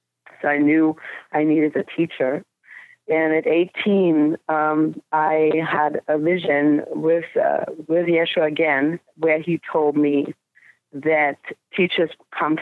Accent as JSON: {"language": "English", "region": "Bavaria", "country": "Germany", "tie": "born or raised there", "moved": "yes", "lives_now": "London, United Kingdom", "said": "the years growing up in Bavaria, you know, it's a fun place to grow up and beautiful. And after my mother passed away, the world was not the same anymore. So I decided to move to London"}